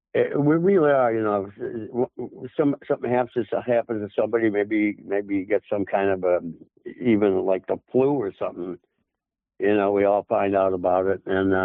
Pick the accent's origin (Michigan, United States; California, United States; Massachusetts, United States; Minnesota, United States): Michigan, United States; Detroit; accent: Detroit; That's my Detroit accent, hockey rinks.